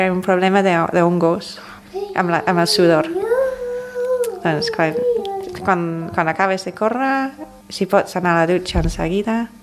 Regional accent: England, United Kingdom; En el meu poble, en Anglaterra, són més del doble

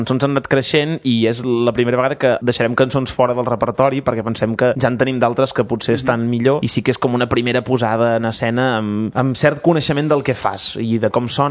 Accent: Breda, Catalonia, Spain; en Toni Solà sí que és de Sant Celoni, però l'Albert, en Joan i jo som de Breda

